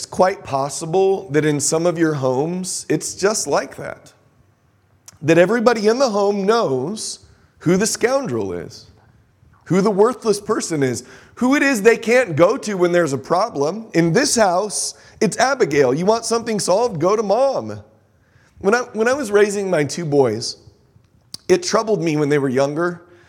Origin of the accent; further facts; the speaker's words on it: San Diego, California, United States; I grew up in San Diego, California. Everywhere I went in San Diego, there were people with their hands out.